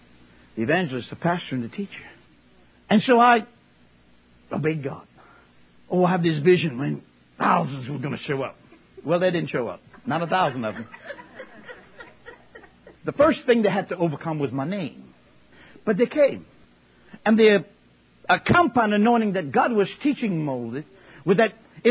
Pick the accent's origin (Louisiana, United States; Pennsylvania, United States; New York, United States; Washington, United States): Louisiana, United States; accent: Cajun; When I first read that with my Cajun accent, I said, that's the apothecary.